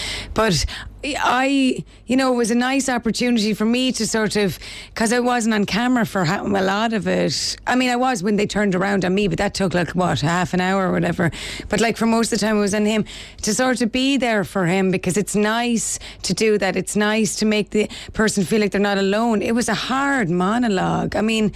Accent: Ireland; accent: Irish; I did it and was encouraged to do it in my own accent. And that didn't go down very well in England. So, whereas I suppose people couldn't really digest an Irish person reading Shakespeare

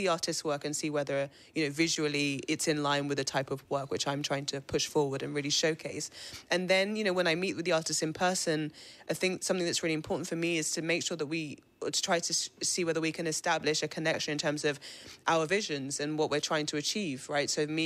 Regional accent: Nigeria; now in London, United Kingdom; I'm Nigerian, so I go back and forth to Nigeria quite a lot.

